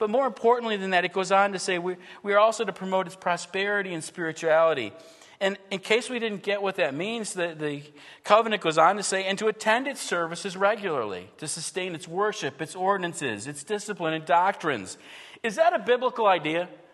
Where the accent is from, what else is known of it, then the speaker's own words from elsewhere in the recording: Buffalo, New York, United States; But, you know, I grew up in Buffalo, and I'm still a Buffalo Bills fan.